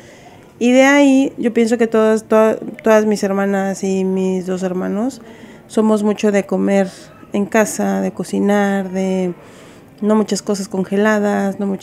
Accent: Cuernavaca, Morelos, Mexico; now in Berkeley, United States; soy de Cuernavaca, Morelos. Tengo un restaurante que se llama Los Cilantros en Berkeley y tenemos 5 años ahí.

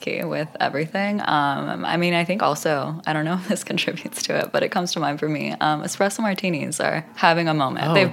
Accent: Temecula, California, United States; I'm from Temecula. I just say San Diego. It sounds a little bit more glamorous than Temecula, but it's a suburb outside of San Diego.

